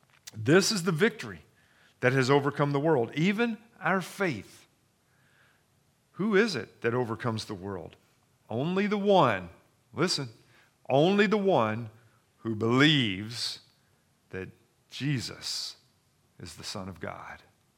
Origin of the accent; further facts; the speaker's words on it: Kentucky, United States; When I was a young kid growing up in Kentucky, I worked and I saved money and I bought myself a really cool bicycle.